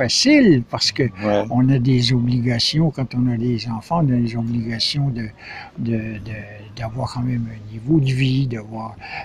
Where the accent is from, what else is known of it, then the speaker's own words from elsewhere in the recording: Quebec, Canada; Je suis gaspésien. Alors, j'ai une connivence très, très forte avec les Bretons. Mes ancêtres venaient de Rouen, en Normandie. Et je suis gaspésien